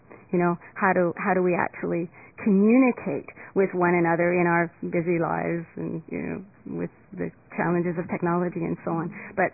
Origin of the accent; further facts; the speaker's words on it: Nova Scotia, Canada; I'm from Nova Scotia.